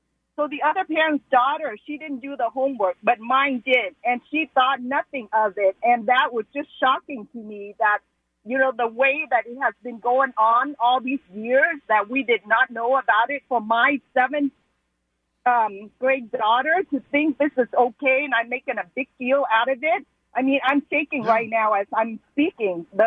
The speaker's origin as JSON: {"language": "English", "country": "Vietnam", "moved": "yes", "said": "You know, I came here from Vietnam as, you know, to I fled Vietnam. That's a communist country, you already know. And today marks the 46th year of the fall of our country, taken over by communists."}